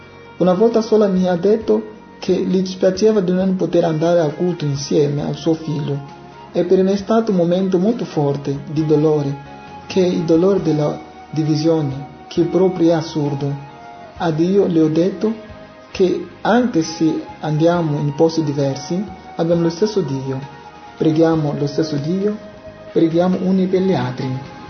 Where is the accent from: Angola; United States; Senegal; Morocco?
Angola; also born or lived in Luanda; dell'Angola. Sono nato a São Remo, ma ho poi vissuto a Luanda, la capitale.